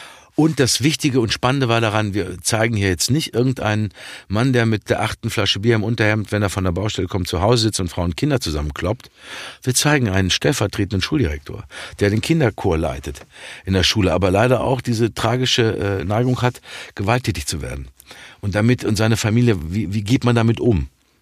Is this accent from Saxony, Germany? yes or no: no; Dortmund, North Rhine-Westphalia, Germany; als Dortmunder Junge damit aufgewachsen